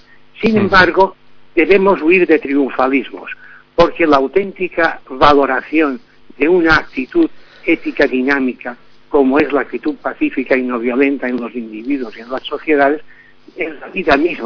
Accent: Santanyí, Balearic Islands, Spain; born there; Sí, yo nací en Santallí, el municipio más meridional de Mallorca.

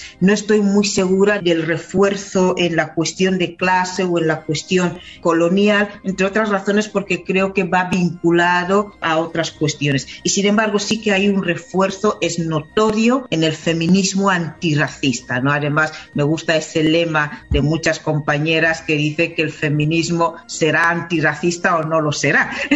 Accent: Equatorial Guinea; La lucha feminista hasta ahora en Guinea, en mi país, ha sido como una resistencias individuales, ¿no?

